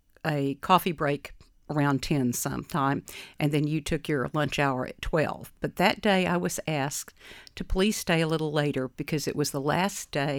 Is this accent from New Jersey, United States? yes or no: no; Texas, United States; I was almost ashamed to say that I grew up in Texas.